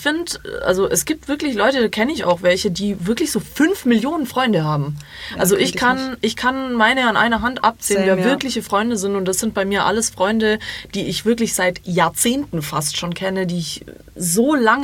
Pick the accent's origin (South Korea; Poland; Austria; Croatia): Croatia; German is a second language; Ich bin Kroatin, ich weiß nicht, wie man Deutsch spricht.